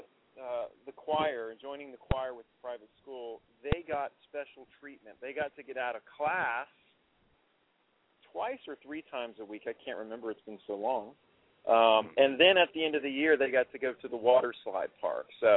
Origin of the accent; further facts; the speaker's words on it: Florida, United States; Yeah, I'm from Florida, and I'm in Florida right now, soaking it up, just loving it.